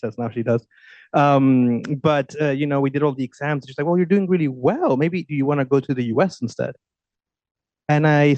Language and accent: English; Chile; I come from Chile, so Latin American.